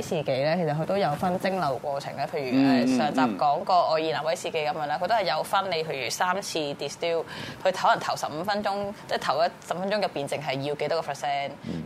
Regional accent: Hong Kong; 其實我相信作為一個香港人

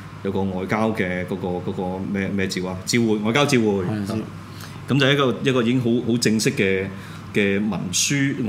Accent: Hong Kong; 有幾多個城市是同一時間係支援緊我哋香港人

